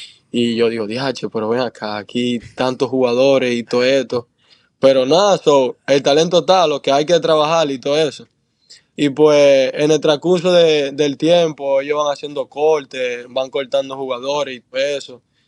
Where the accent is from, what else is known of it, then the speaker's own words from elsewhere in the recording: Santiago, Dominican Republic; Yo allá en República Dominicana soy de Santiago.